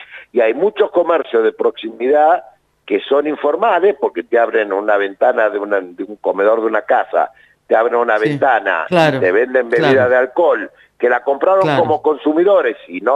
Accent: La Plata, Buenos Aires Province, Argentina; El otro día fui a una feria en La Plata, yo soy platense, ¿no?

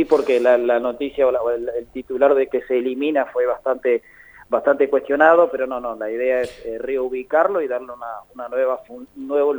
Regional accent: La Plata, Buenos Aires Province, Argentina; yo también soy platense

